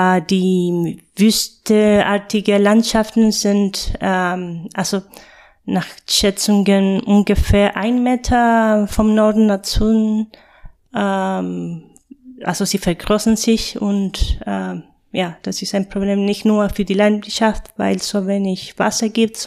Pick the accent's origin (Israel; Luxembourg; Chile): Chile; moved away as an adult; now in Berlin, Germany; ich komme aus Chile. Ich bin Agraringenieurin und ich bin nach Deutschland gekommen, um zu studieren. Und ja, ich bin geblieben von Berlin seit ein paar Jahren.